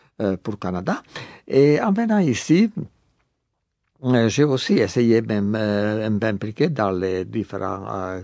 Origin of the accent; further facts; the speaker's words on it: Croatia; now in France; je venais de Croatie, France, c'est quand même de l'autre côté des Alpes, n'est-ce pas?